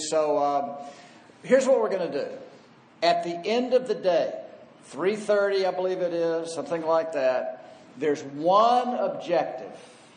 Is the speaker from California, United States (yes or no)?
no; Alabama, United States; And I say y'all, I'm from Alabama, so that's what I say.